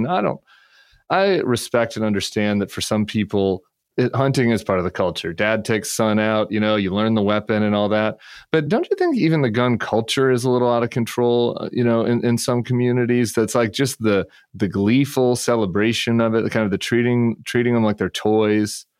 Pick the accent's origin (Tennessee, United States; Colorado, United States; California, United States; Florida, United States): Colorado, United States; Denver; But growing up, I grew up in the Denver suburbs.